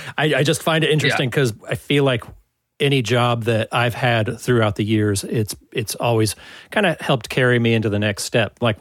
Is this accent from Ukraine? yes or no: no; Virginia, United States; I'm from Virginia and we have four seasons, but you know, it might get down in the 30s or something.